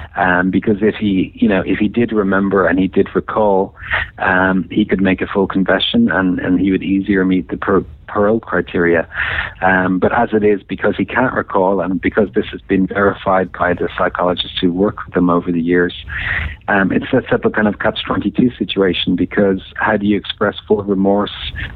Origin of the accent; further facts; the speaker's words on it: Ireland; Even though I'm from Ireland, I didn't